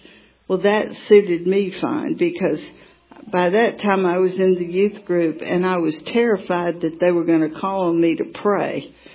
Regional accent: Atlanta, Georgia, United States; born there; So anyway, I was born in Atlanta, Georgia.

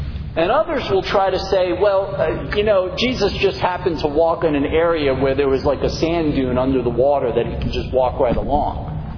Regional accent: New York City, New York, United States; Now, in my section of where I grew up in New York City, it tended to be pretty windy because we were on what was known as Pelham Bay.

